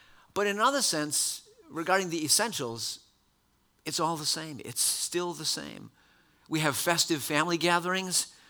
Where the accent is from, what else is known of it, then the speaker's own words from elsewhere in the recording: Wisconsin, United States; where I grew up in the United States, in the north central part of the United States, in a state called Wisconsin